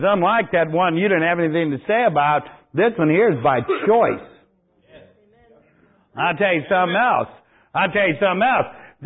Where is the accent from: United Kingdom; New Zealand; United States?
United States; Lawrenceburg, Tennessee; born there; Now, I was born on February 10th, 1953, they called it a hospital. It was just about five rooms in Lawrenceburg, Tennessee.